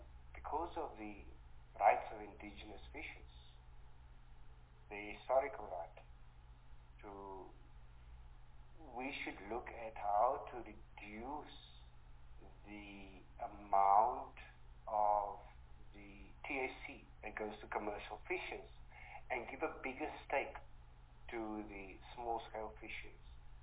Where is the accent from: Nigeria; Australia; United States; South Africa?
South Africa; Western Cape; Now, fortunately for me, I grew up in the Western Cape. I know all the small fishing towns